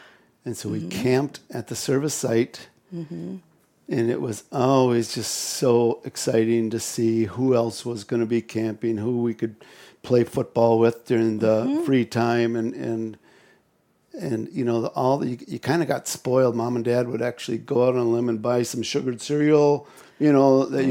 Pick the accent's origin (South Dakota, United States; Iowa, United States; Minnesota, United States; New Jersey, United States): Minnesota, United States; Monticello; from Monticello, Minnesota.